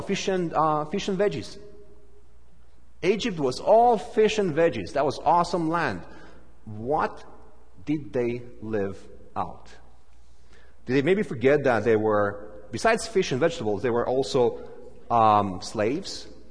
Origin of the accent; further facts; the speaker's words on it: Romania; moved away; I come from Romania, former communist country, and I lived 17 years after we switched from communism to democracy in Romania.